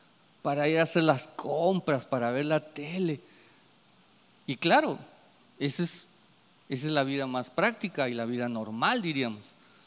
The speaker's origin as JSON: {"language": "Spanish", "country": "Peru", "said": "cuando le digo, yo soy de Perú"}